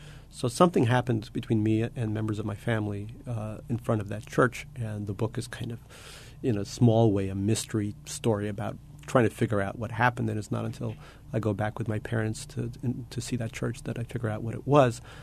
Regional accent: Russia; now in United States; I started to write very much about growing up in Russia

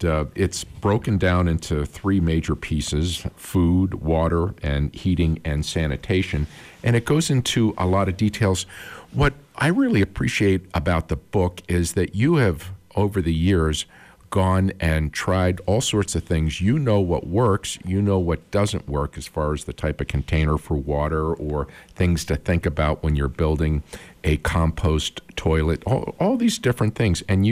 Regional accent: Boston, Massachusetts, United States; And I am from Boston and also the North Shore of Massachusetts, on the shore, living on the shore.

